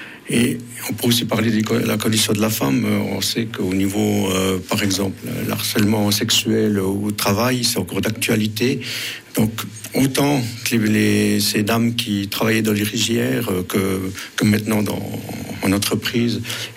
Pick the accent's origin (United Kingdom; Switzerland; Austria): Switzerland; Ticino; now in Moutier, Switzerland; Je suis originaire du Tessin, j'habite à Moutier.